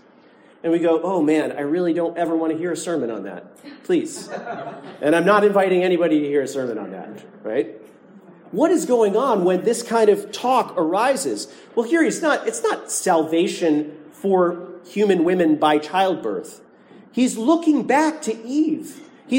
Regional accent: Oswego, New York, United States; When I was growing up in Oswego, New York, there was a place we drove by every week on the way to church called the Oswego Redemption Center.

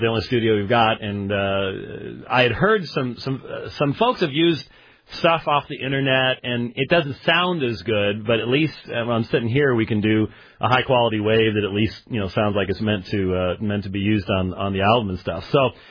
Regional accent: Scotland, United Kingdom; I'm afraid I'm Scottish, and we carry claymores and we cut stuff up.

